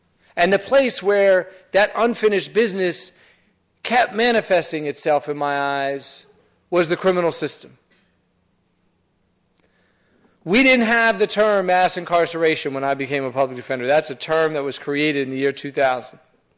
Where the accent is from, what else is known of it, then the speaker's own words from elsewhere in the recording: Atlanta, Georgia, United States; I grew up in Atlanta. I grew up in a neighborhood that's kind of sort of in between working class and a middle class, mostly black, but integrated neighborhood.